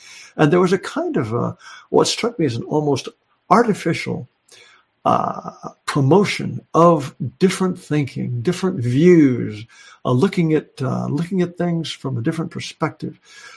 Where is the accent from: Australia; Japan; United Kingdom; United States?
Japan; when I was growing up in Japan